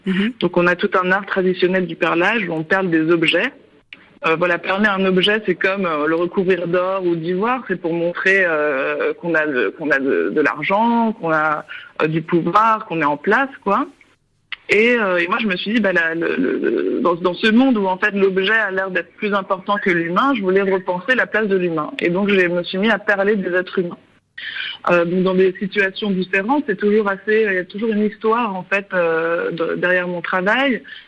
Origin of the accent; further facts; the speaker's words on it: Paris, Île-de-France, France; Premièrement, moi, j'ai grandi à Paris, donc j'évolue à Paris